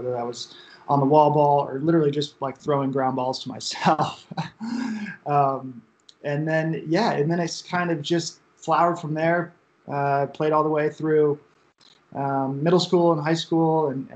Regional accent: Connecticut, United States; also born or lived in California; So I grew up in Connecticut. I was born in California and then moved to Connecticut when I was about 7 or 8.

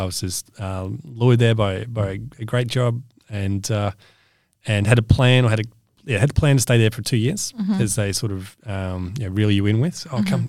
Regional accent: Melbourne, Victoria, Australia; Yeah, so I grew up in Melbourne, studied in Melbourne, then went to Sydney for a few years.

